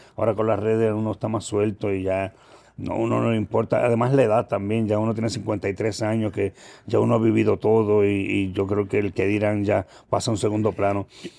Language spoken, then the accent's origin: Spanish; Puerto Rico; los boricuas estamos rompiendo en todos lados, siempre.